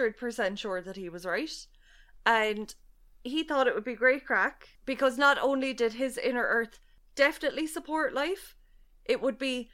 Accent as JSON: {"language": "English", "region": "Scotland", "country": "United Kingdom", "said": "I mean, being a Scotsman, I understand"}